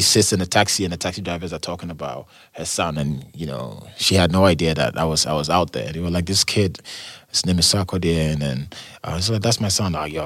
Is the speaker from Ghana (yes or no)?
yes; Ashanti, Ghana; So yeah, we are like from the Ashanti region.